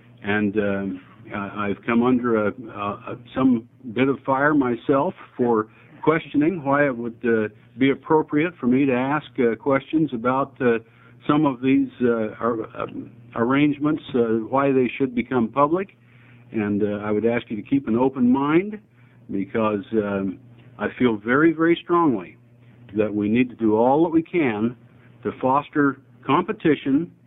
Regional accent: Ontario, Oregon, United States; I'm from Ontario, House District 60.

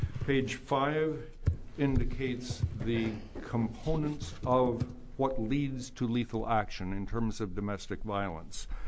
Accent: Oregon, United States; I come from Eastern Oregon. … I live in Pendleton.

